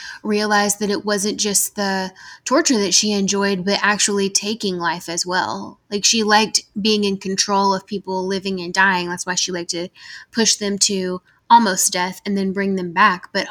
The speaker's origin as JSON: {"language": "English", "region": "the South", "country": "United States", "said": "I'm from the South. I'm sure that y'all can hear that in my voice. So it's always hot here."}